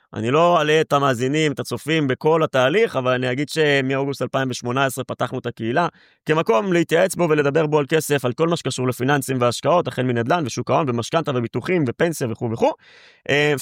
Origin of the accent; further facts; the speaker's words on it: Rishon LeZion, Central District, Israel; אני בן 30 מראשון לציון